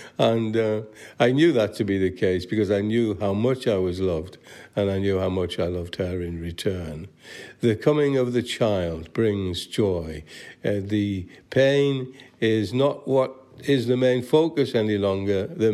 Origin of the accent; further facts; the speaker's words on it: North East England, United Kingdom; born there; Well, I was born in the northeast of England, and the day that I was born, there was snow on the ground 3 feet deep.